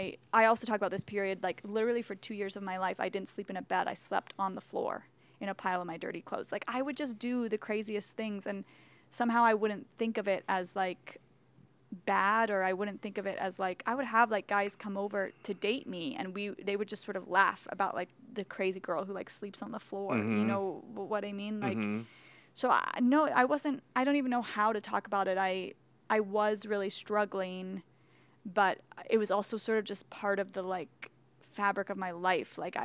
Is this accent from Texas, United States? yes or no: no; Wenatchee, Washington, United States; I grew up in Wenatchee, Washington, which is like a small city in eastern Washington state, kind of rural Washington.